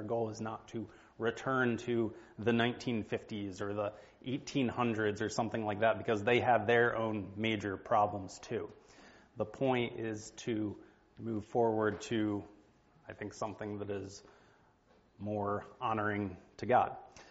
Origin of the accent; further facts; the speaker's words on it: East Coast, United States; I was raised on the East Coast, so I was somewhat near Virginia, for whatever that's worth.